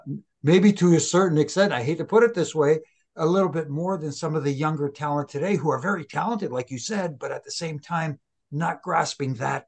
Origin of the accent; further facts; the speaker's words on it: Canada; Well, I'm Canadian, I have to put it that way.